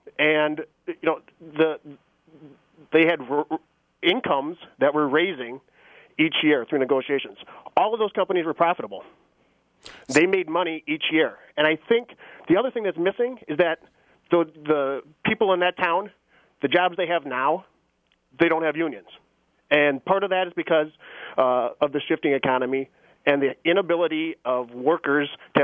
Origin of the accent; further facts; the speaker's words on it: Iowa, United States; And I think back to when I was growing up in Northeast Iowa in a town of 150 people.